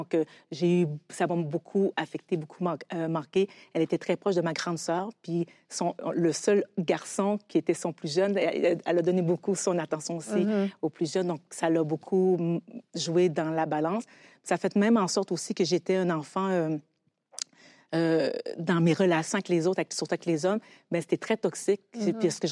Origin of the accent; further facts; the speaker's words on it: Haiti; born there; Oui, en effet, je suis née en Haïti et puis j'ai vécu avec ma grand-mère, mes deux tantes et ma grande sœur.